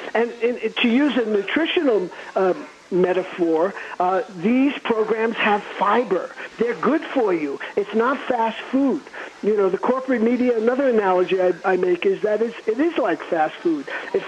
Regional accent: New York City, New York, United States; I used to listen to a community radio station in my hometown of New York.

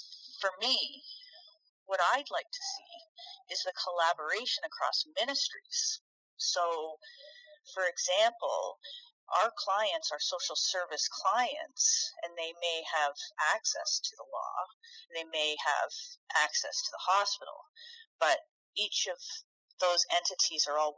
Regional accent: Toronto, Ontario, Canada; now in Northumberland County, Canada; some people call me an import because I moved here from Toronto a few years ago.

